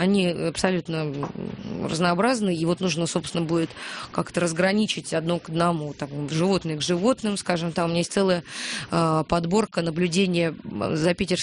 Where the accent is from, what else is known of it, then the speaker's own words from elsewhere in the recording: Moscow, Russia; Вообще, да, я москвичка. Я люблю очень Москву.